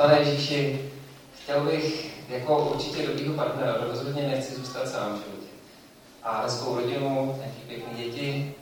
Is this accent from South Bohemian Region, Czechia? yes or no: no; Prague, Czechia; my jsme na Vinohradech, já jsem původně z Vinohradu, z CBčka